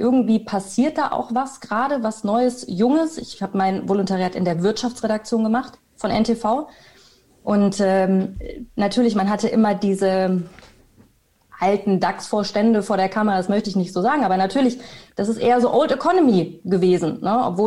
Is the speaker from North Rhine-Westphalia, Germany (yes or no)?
yes; Bielefeld, North Rhine-Westphalia, Germany; now in Cologne, Germany; ich komme aus Bielefeld, bin ich dann mit 19 nach Köln gezogen